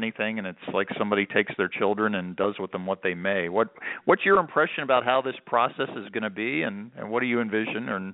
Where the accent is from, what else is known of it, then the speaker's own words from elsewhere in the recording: Virginia, United States; I grew up in Virginia where, you know, we're loaded with history everywhere and whatever.